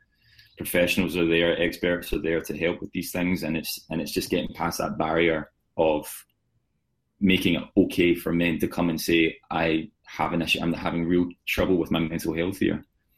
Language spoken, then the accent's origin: English; Scotland, United Kingdom; I'm from the West of Scotland, and the West of Scotland mentality is very much the stiff upper lip kind of thing.